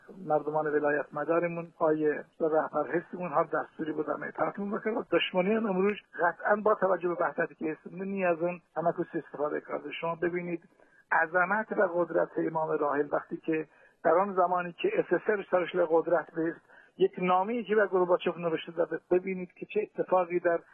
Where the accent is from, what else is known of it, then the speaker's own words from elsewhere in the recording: Iran; ما شخصا به عنوان یک ایرانی، یک فرد روستایی، شهری، شهرستانی